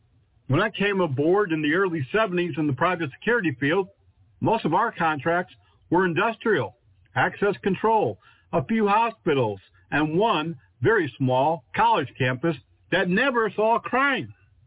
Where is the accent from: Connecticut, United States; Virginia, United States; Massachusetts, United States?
Connecticut, United States; In my home state of Connecticut